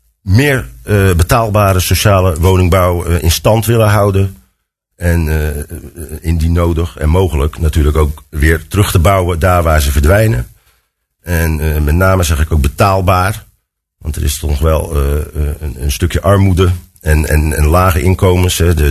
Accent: Ridderkerk, South Holland, Netherlands; born there; now in Capelle aan den IJssel, Netherlands; 53 jaar, geboren in Ridderkerk, inmiddels 15 jaar woonachtig in Capelle

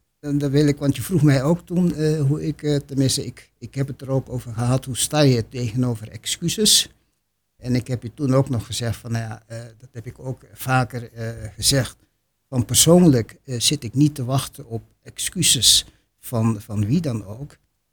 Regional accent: Suriname; Ik kom uit Suriname, geboren en getogen in de toenmalige kolonie Suriname. En als kind hebben wij mijn overgrootmoeder in huis gehad.

